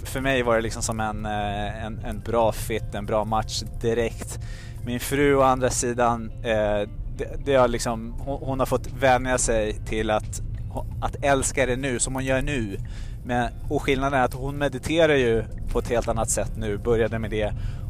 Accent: Stockholm, Stockholm County, Sweden; jag är liksom typisk stockholmare

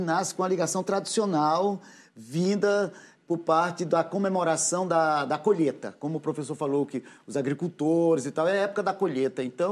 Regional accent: Pernambuco, Brazil; Eu sou de Pernambuco, a gente, lá como professor do Nordeste, a gente não é caipira, nós somos matutos

